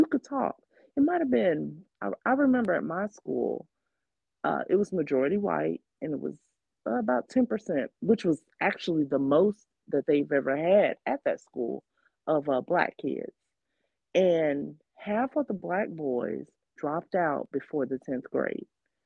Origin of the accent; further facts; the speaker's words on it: Florida, United States; now in Tennessee, United States; I'm not from, you know, Tennessee originally. I'm from Florida.